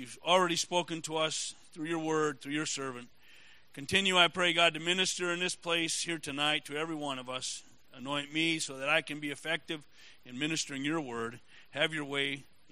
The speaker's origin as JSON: {"language": "English", "town": "Menasha", "region": "Wisconsin", "country": "United States", "tie": "born or raised there", "said": "I grew up in Menasha, Wisconsin. I had a friend that lived down the street, and they had three apple trees in their backyard"}